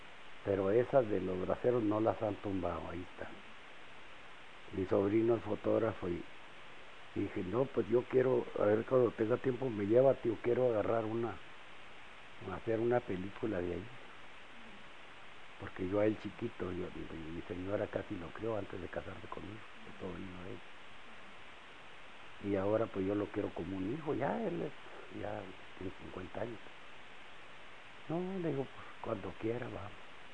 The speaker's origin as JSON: {"language": "Spanish", "town": "Estación Concho", "region": "Chihuahua", "country": "Mexico", "tie": "born or raised there", "said": "yo como me crié en Estación Concho, que es donde está el río Concho y la Boquilla"}